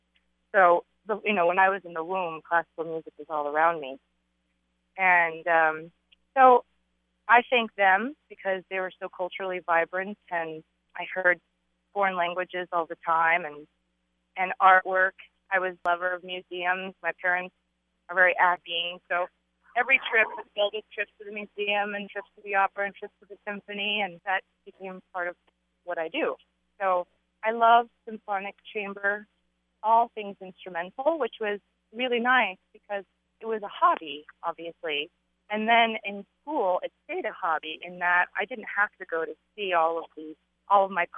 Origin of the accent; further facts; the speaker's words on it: California, United States; born there; So I was born in California. They met at Berkeley, but then they both got professorships here.